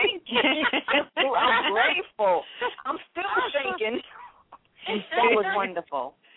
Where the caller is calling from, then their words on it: New York, United States; I'm calling from New York.